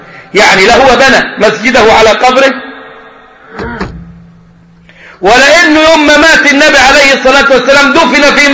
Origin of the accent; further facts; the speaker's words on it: Egypt; وضريحه عندنا في مصر